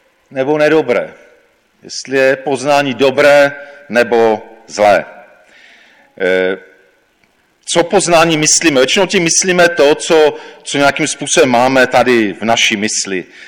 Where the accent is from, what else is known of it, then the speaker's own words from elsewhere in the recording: Ostrava, Moravian-Silesian Region, Czechia; Pocházím z Ostravy, takže ze severovýchodního koutu naší republiky.